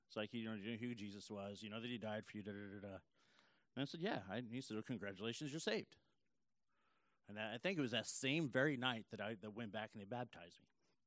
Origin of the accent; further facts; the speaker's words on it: Kansas, United States; I'm from Kansas, if you guys don't know that. A little town in the middle of nowhere.